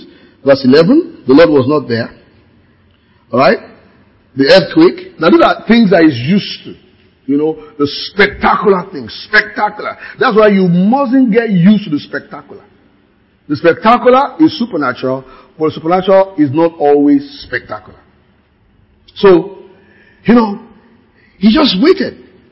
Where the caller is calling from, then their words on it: Akure, Ondo, Nigeria; Okay, sorry, I'm an anonymous caller. I'm calling from Jabu Jessa. Oh, Akure.